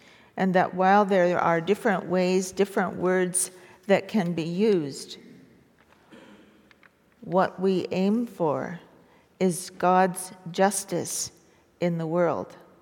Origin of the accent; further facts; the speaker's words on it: Montreal, Quebec, Canada; When I grew up in Montreal, I went to elementary school in the 50s